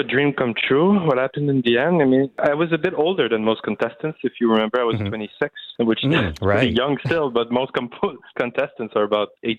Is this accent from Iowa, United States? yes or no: no; Joliet, Illinois, United States; He was from Romania, but was teaching in my hometown in Joliet.